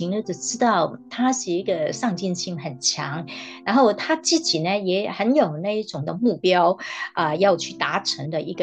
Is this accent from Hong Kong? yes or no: yes; Hong Kong; moved away as an adult; also born or lived in Taiwan; 其实呢，我是香港人，但是呢，我18岁就到台湾读大学。